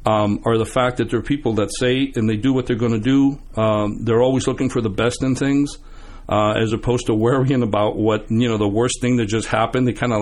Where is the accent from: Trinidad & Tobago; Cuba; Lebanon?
Cuba; now in United States; because of the situation that we had when we came from Cuba, and my dad decided, you know, my mom, we're going to move up north because that's the only place we can find decent employment in the mills.